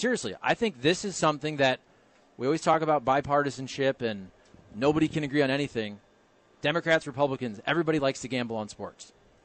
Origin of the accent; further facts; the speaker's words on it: Toledo, Ohio, United States; I am from Toledo.